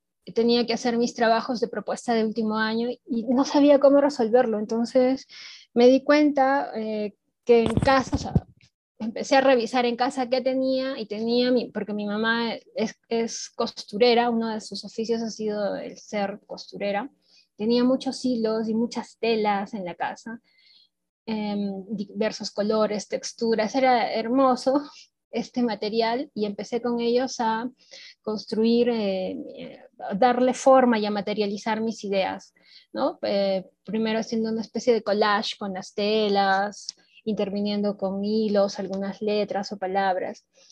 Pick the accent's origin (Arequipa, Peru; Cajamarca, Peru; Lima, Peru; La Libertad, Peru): Arequipa, Peru; Mis padres son de Puno, una ciudad al sur de Perú. Son migrantes y llegaron a Arequipa, que es la ciudad donde yo nací el siglo pasado. Y acá es donde he crecido, acá es donde he formado también mi propia familia